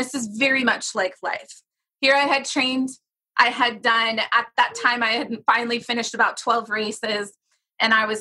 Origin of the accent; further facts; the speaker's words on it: Sacramento, California, United States; I did my first race in my hometown in Sacramento.